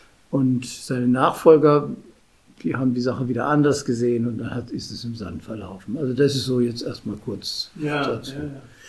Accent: Munich, Bavaria, Germany; als Münchner ist man eher woanders hin orientiert

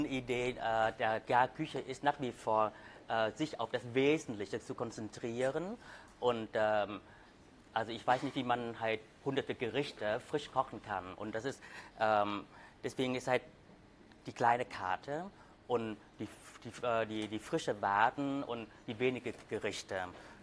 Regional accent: Southern Vietnam, Vietnam; Ich komme aus dem Süden, da wird ein bisschen würziger und schärfer auch zubereitet.

